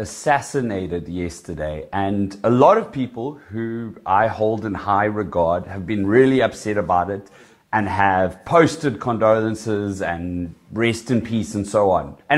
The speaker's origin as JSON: {"language": "English", "country": "South Africa", "said": "I'm South African."}